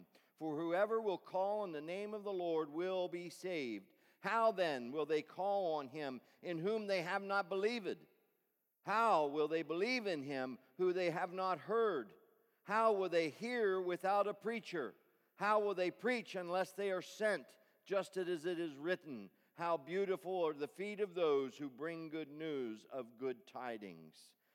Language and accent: English; Lebanon, Pennsylvania, United States; I'm from Lebanon.